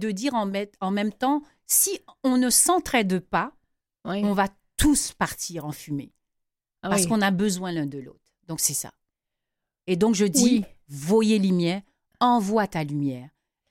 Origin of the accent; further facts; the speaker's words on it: Dakar, Senegal; born there; je suis née à Dakar, au Sénégal.